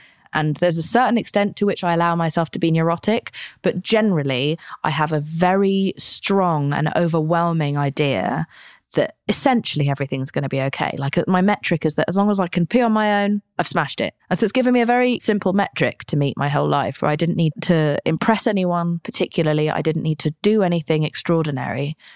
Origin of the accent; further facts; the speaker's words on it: Spain; I grew up in Spain.